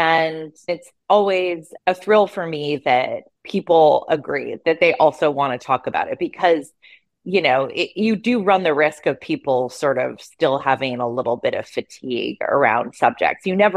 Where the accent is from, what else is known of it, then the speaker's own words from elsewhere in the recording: Santa Cruz, California, United States; I grew up in Santa Cruz, which is maybe like an hour and 15 minutes away from San Francisco. I did not like growing up there. It's kind of like an outdoorsy hippie town.